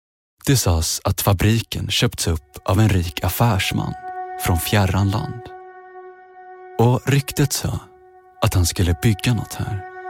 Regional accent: Kalmar, Kalmar County, Sweden; För jag är född och uppvuxen i Kalmar.

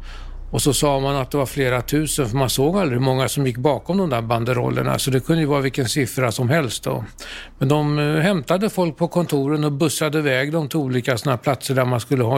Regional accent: Sweden; Ja, som svensk där nere 1990

